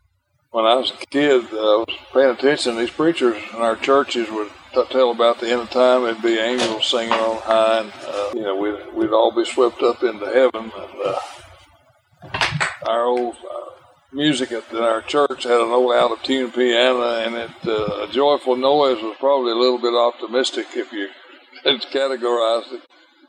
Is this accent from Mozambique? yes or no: no; Tennessee, United States; Well, I was born in Cock County, Tennessee, just across Short Mountain from Cosby, which was the epicenter of moonshine whiskey making back in the 40s. And we lived there in the called Bogart community until I was 8 years of age